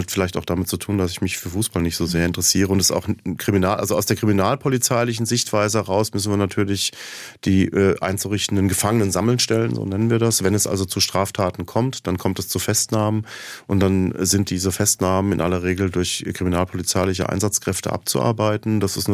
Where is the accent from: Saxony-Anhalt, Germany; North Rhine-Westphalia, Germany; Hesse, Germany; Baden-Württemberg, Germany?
Hesse, Germany; Frankfurt; ich komme aus Frankfurt